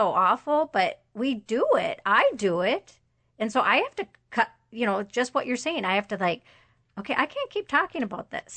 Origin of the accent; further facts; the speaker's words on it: International Falls, Minnesota, United States; I was walking from the post office just on the street in my hometown, International Falls, Minnesota.